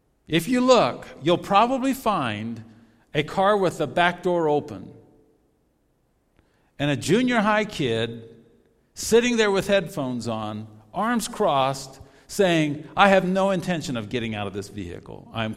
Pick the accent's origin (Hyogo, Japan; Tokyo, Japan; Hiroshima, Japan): Tokyo, Japan; moved away as an adult; now in United States; I grew up in Japan. I'm a missionary kid. I was born in Tokyo, lived in Japan my whole life, came to the States when I was 18.